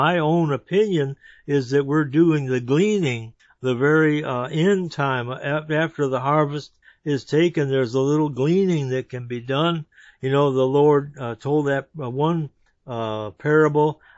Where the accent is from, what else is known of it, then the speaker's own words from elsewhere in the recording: Michigan, United States; now in North Carolina, United States; I'm from Michigan. I heard the same thing there. I've heard the same thing here in North Carolina